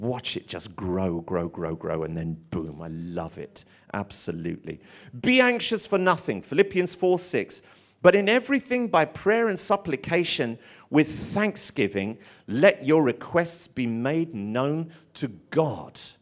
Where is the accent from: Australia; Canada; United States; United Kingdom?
United Kingdom; Tottenham, London; I grew up in Tottenham, so I know what's in that river.